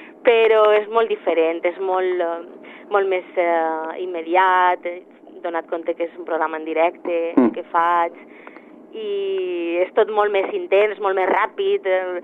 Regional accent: Valencian Community, Spain; first language Valencian; el valencià és la meva llengua materna, que m'enxissa, que ho visc molt

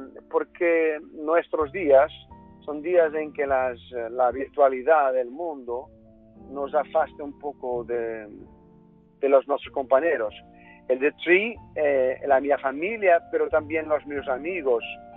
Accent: Porto, Norte, Portugal; Spanish is a second language; yo quería que este disco tuviese esta matriz de la mi ciudad natal, Porto

